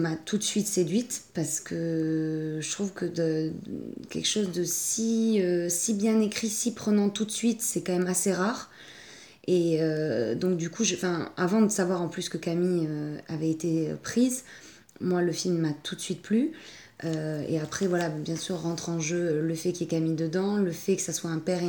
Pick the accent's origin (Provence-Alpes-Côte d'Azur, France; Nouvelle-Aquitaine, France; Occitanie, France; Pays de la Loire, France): Occitanie, France; Toulouse; moved away as an adult; now in Paris, France; Alors moi, j'ai quitté Toulouse, j'avais 20 ans, et je suis arrivée à Paris